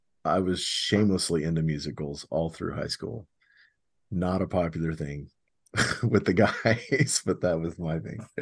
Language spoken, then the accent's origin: English; Texas, United States; Okay, so as a Texan who attacks spitting cobras with leaf rakes, I should be more masculine than this